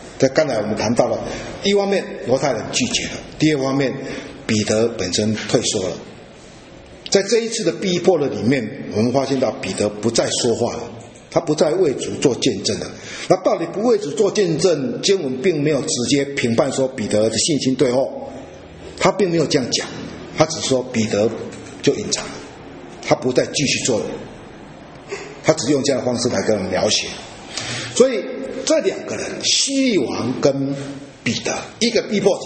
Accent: China; 这个在我们中国人东方人比较没有这样的用法，我们中国人大概没早期我们中国人是没有这种用法的。

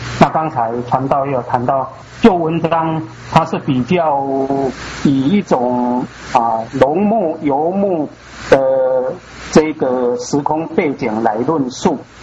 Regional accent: Taiwan; 我记得我们台湾话有一个谚语那我小时候就听过，他的意思是这样我用闽南语讲

